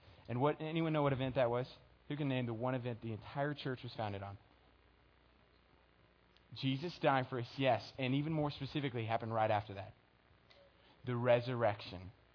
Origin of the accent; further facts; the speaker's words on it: Houston, Texas, United States; So I'm from Houston, so Rockets, I was like around when this thing happened.